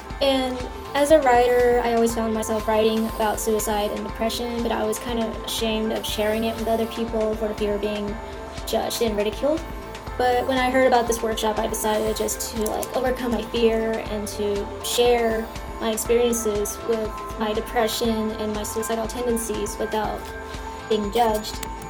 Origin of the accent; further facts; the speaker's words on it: Victorville, California, United States; now in Indio, United States; I am 22 years old. I am originally from Victorville, California, but now I reside in Indio.